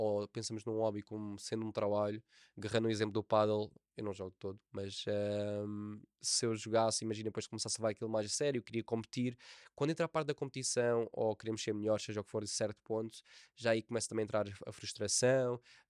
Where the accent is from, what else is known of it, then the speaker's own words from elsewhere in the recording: Algarve, Portugal; Tenho pena nunca ter feito no Algarve, na minha terra.